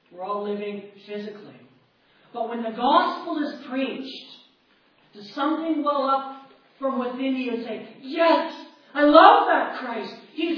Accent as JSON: {"language": "English", "country": "Canada", "said": "We're Canadian"}